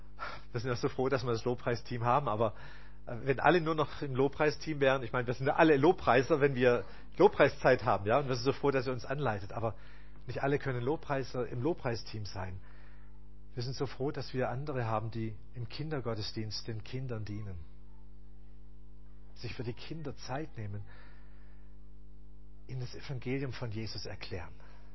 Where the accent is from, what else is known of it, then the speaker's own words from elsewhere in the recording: Stuttgart, Baden-Württemberg, Germany; Ich bin Schwabe, das wisst ihr. Aus dem Herzen Stuttgarter.